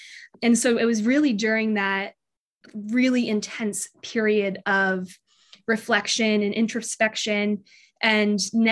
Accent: Maine, United States; anytime I'm, you know, in a party or in a meeting and it comes out that I am from Maine, that's always such a connector.

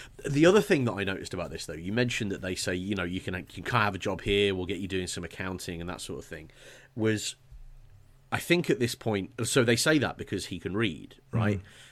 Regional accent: England, United Kingdom; I'm English and I'm Welsh.

